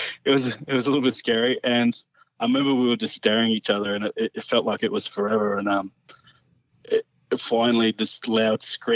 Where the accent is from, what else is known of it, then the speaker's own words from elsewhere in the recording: Queensland, Australia; I grew up in the Blackall Range, so love nature and bushwalking and hiking and that sort of thing.